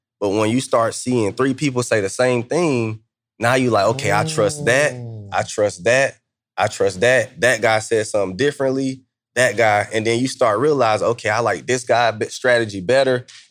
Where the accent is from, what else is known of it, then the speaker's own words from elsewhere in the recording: Atlanta, Georgia, United States; I'm from Atlanta. It's all black. It's probably 5 white people in my school. I moved to Kansas.